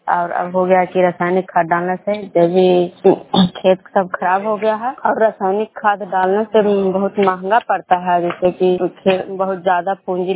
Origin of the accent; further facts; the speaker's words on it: Khujra, Bihar, India; मैं विष्णु प्रोग्राम खुजरा पंचायत नालंदा जिला नालंदा प्रखंड के निवासी हूँ।